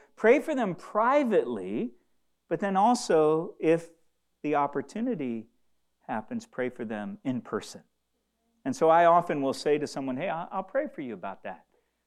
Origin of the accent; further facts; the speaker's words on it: DR Congo; And so I told them that I grew up in the Congo, and conversation just led from one thing to the other.